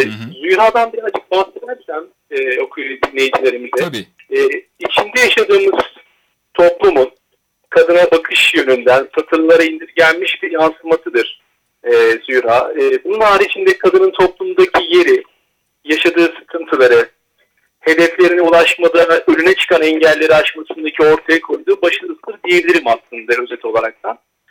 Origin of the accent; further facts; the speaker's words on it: Istanbul, Turkey; born there; 10.04.1982 İstanbul doğumluyum.